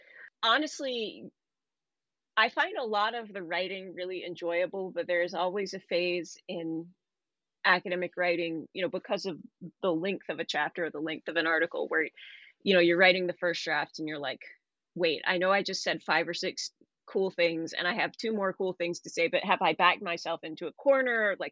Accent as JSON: {"language": "English", "town": "Atlanta", "region": "Georgia", "country": "United States", "said": "I'm from Atlanta, so my home convention is Dragon Con."}